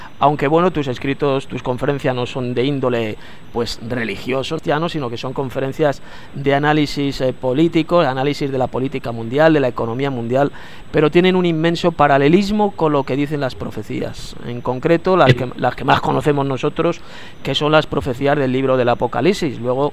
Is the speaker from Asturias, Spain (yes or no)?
no; Madrid, Community of Madrid, Spain; Yo soy de Madrid, yo vivo aquí en Madrid, en la capital de España.